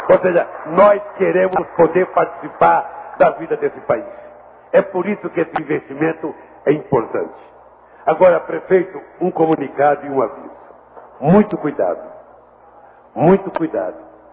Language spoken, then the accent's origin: Portuguese; São Bernardo do Campo, São Paulo, Brazil; Eu sou de São Bernardo do Campo e eu sou de uma era em que a indústria automobilística tinha 40